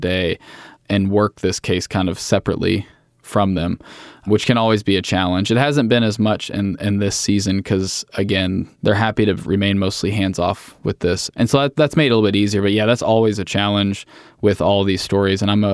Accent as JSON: {"language": "English", "town": "Louisville", "region": "Kentucky", "country": "United States", "tie": "born or raised there", "said": "I grew up in Louisville, Kentucky."}